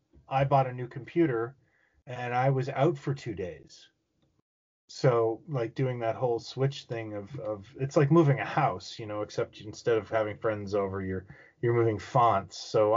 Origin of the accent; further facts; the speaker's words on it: Canada; It made being Canadian feel cool for me, like SCTV did.